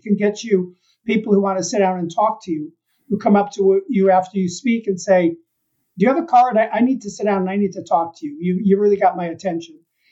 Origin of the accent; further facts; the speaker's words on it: Chicago, Illinois, United States; I grew up in Chicago watching these wonderful Road to Zanzibar movies and all kinds of comedies and things.